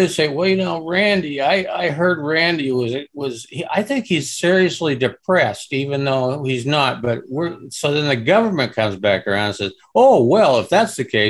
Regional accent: Nebraska, United States; born there; Keep in mind, I'm an old guy from the West. I was born in Western Nebraska on a ranch.

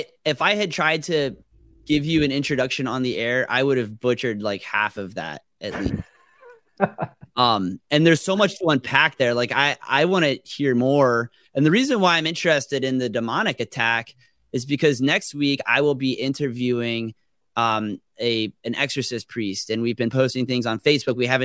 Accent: Jupiter, Florida, United States; where I grew up in Jupiter, Florida, everybody was either from New York or New Jersey.

